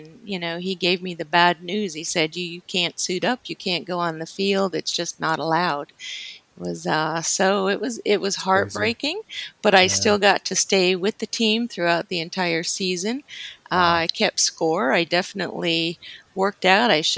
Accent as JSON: {"language": "English", "town": "Newark", "region": "New Jersey", "country": "United States", "tie": "born or raised there", "said": "And reason for that is, well, growing up in Newark, New Jersey, we'd go to visit my grandmother."}